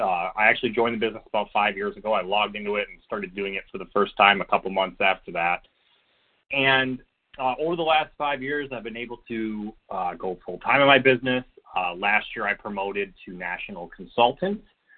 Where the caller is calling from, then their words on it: Brighton, Michigan, United States; I come to you from Brighton, Michigan, where it is currently freezing